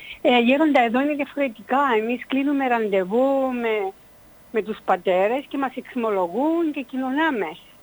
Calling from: Finland; Greek is a second language; από Φιλανδία

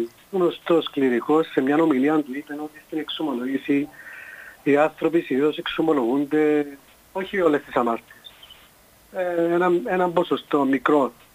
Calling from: Nicosia, Nicosia District, Cyprus; είμαι από Λευκοσία.

